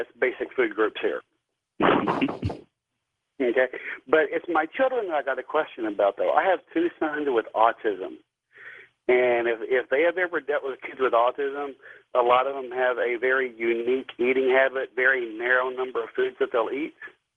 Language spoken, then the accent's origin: English; Memphis, Tennessee, United States; I'm from Memphis, so I'm their worst nightmare when it comes to eating.